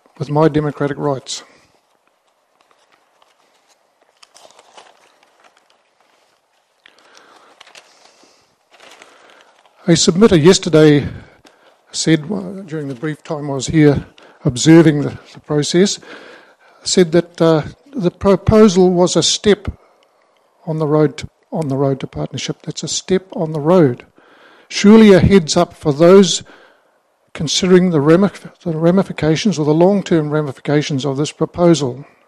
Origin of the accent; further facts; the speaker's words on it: Rotorua, Bay of Plenty, New Zealand; born there; I'm a Rotorua-born New Zealander.